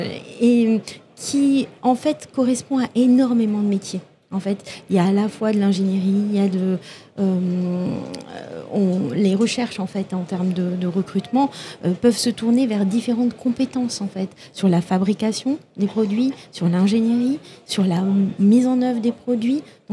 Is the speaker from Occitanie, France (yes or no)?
yes; Toulouse, Occitanie, France; Moi, je viens de Toulouse, donc je connais bien l'aéronautique.